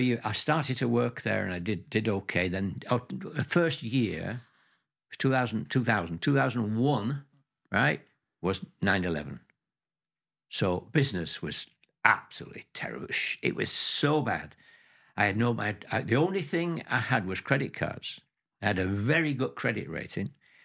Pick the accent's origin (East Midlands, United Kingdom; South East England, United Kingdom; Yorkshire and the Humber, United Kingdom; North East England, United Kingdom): Yorkshire and the Humber, United Kingdom; because I was born and bred in Yorkshire. I was a real Yorkshireman, loved the countryside and so on.